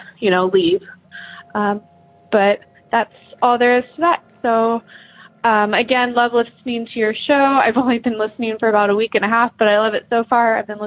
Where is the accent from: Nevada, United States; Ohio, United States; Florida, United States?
Ohio, United States; Columbus; I'm from Columbus, Ohio.